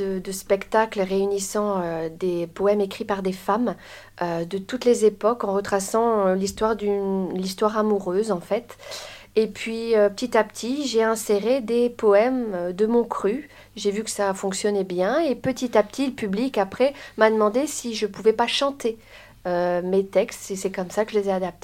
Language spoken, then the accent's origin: French; Belgium; Je suis belge jusqu'il y a très peu.